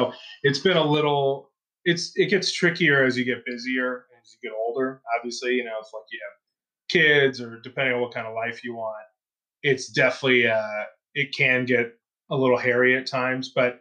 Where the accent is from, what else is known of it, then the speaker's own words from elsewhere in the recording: Mission Viejo, California, United States; I grew up in Mission Viejo, so like South Orange County, but I used to sneak in.